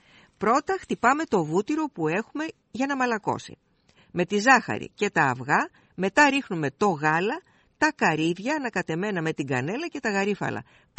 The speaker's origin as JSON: {"language": "Greek", "region": "Peloponnese", "country": "Greece", "said": "στην πατρίδα μου την Αρκαδία"}